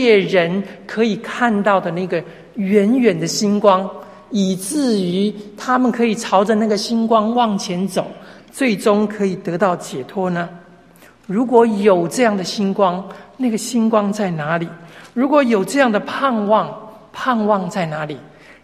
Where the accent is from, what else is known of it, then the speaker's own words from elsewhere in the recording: China; 其实用一个我们中国人用的一个字眼来讲呢，它其实像中国人的挽歌